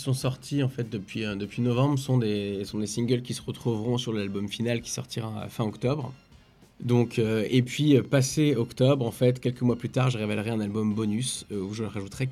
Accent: Reims, Grand Est, France; j'aime beaucoup jouer à Reims parce que c'est ma ville et que c'est là d'où je viens.

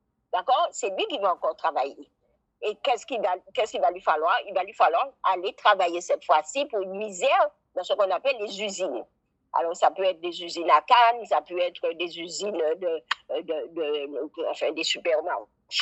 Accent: Guadeloupe; en tant que Guadeloupéenne, je ne peux pas m'aimer parce que je vais en France

